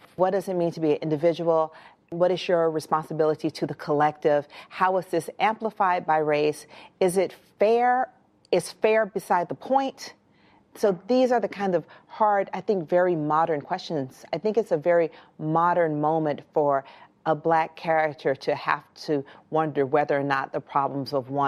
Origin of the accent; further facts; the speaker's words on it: Atlanta, Georgia, United States; But, you know, I grew up in Atlanta, where there's this really robust black middle class